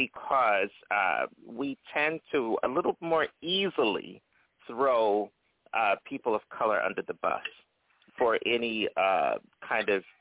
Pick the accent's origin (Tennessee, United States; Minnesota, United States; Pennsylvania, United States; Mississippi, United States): Pennsylvania, United States; Philadelphia; growing up in Philadelphia, I grew up in North Philadelphia.